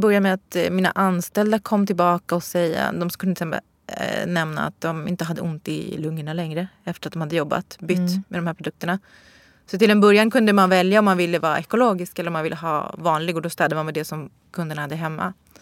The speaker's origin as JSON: {"language": "Swedish", "country": "Italy", "said": "Som italienare tänker vi alltid på vad vi äter."}